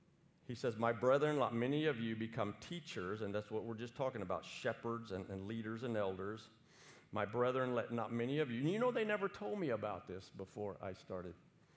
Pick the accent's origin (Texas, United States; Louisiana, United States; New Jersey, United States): Texas, United States; Daryl is the Greek guy. I'm not. I'm Texan.